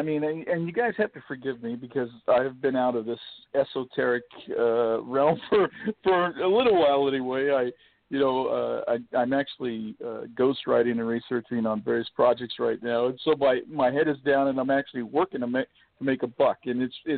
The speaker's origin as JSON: {"language": "English", "region": "California", "country": "United States", "said": "I'm from California where Chick-fil-A started, I think."}